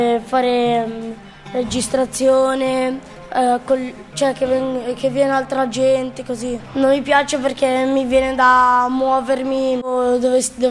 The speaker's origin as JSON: {"language": "Italian", "town": "Abnub", "region": "Asyut Governorate", "country": "Egypt", "second_language": "Italian", "moved": "yes", "lives_now": "Milan, Italy", "said": "Dall'Egitto."}